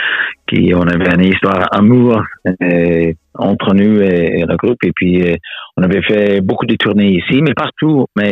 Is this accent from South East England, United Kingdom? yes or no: no; Glasgow, Scotland, United Kingdom; born there; French is a second language; je suis né à Glasgow, en Écosse, mais racine irlandaise.